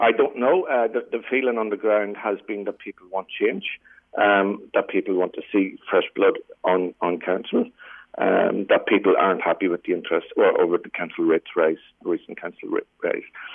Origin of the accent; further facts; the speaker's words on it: Ireland; now in Singleton, Australia; I guess I moved from Ireland to Singleton 9 years ago, myself and my wife. My extended family's been in Singleton for over 40 years now, so I have got solid connections in the Singleton community. Since I've moved to Australia, Singleton's been the only place I've lived.